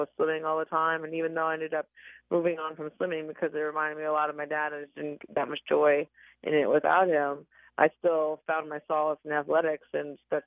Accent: North Dakota, United States; And I grew up in North Dakota

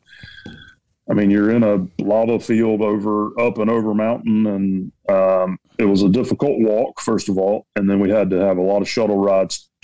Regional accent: South Carolina, United States; I'm from South Carolina, so.

